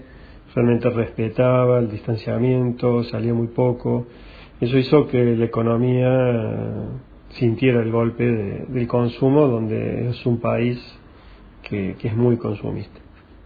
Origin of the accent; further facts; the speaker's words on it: Argentina; now in Miami, United States; soy argentino, vivo en Miami, Estados Unidos hace 5 años.